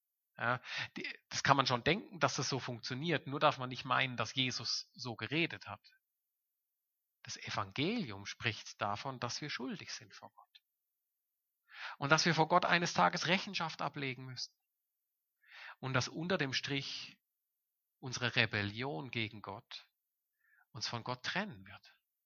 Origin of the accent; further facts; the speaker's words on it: Southern Germany, Germany; Ich komme aus dem Süden Deutschlands